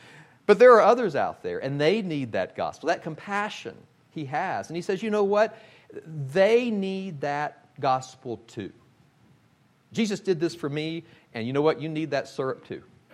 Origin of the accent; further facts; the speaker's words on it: Arkansas, United States; I'm from the Arkansas Razorbacks territory, and so I know where true healing is in the red.